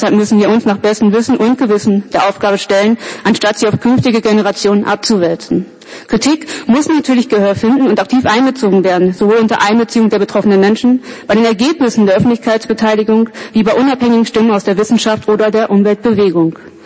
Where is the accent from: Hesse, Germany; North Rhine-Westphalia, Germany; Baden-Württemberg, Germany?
North Rhine-Westphalia, Germany; Ich komme aus der Gegend, ich habe Freunde vor Ort, man kennt sich.